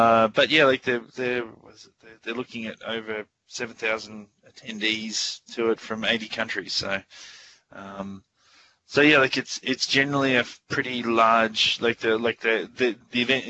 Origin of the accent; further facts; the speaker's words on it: Australia; as an Australian, like it's very easy to inspire, like to offend anyone.